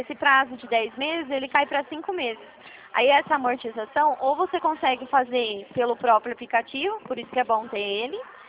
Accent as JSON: {"language": "Portuguese", "town": "Presidente Prudente", "region": "São Paulo", "country": "Brazil", "said": "Eu sou daqui da região de Presidente Prudente."}